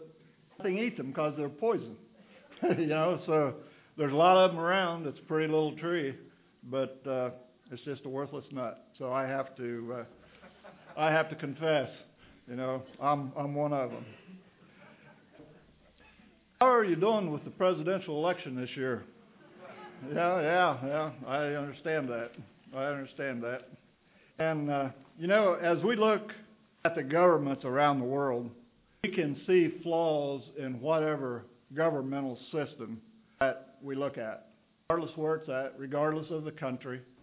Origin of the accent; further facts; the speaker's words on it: Ohio, United States; I'm from the Buckeye State